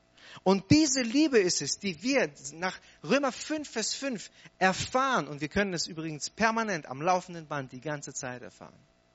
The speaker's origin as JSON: {"language": "German", "town": "Hanover", "region": "Lower Saxony", "country": "Germany", "said": "Ich komme ja nicht aus Stuttgart. Ich habe ja keine Ahnung. Aber ich habe gemerkt, wupp, also hier sieht es nicht aus wie in Albershausen. Ja, ich meine, ich komme aus Hannover"}